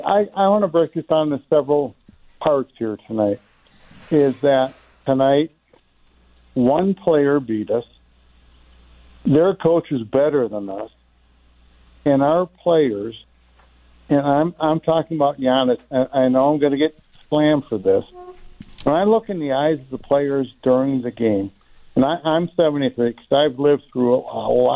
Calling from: Colorado, United States; I'm calling you from Colorado, where all these Denver fans are exuberant

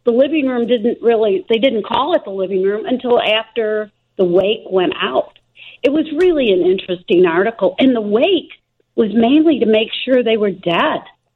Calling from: El Paso, Illinois, United States; El Paso, Illinois.

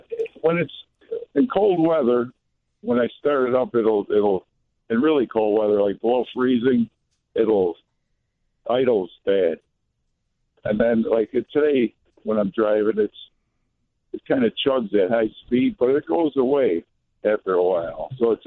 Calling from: Bellwood, Illinois, United States; I'm calling from Bellwood, Illinois.

